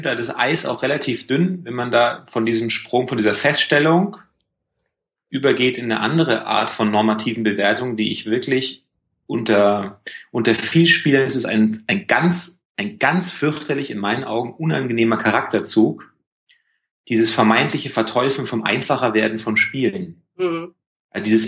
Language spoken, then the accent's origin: German; Bavaria, Germany; Entschuldigung, ich bin aus Bayern.